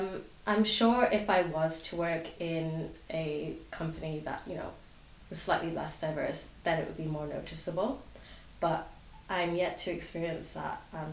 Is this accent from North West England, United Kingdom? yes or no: yes; North West England, United Kingdom; now in Edinburgh, United Kingdom; So I'm from the Northwest.